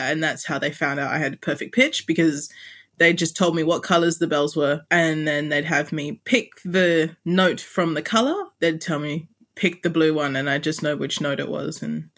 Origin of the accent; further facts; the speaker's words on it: Western Australia, Australia; I'm 17 and I grew up on Wadjuk country in West Australia. And then my mum's side is Kukucha Walpiri and my dad's side is Pintipi from the East Kimberley and around there.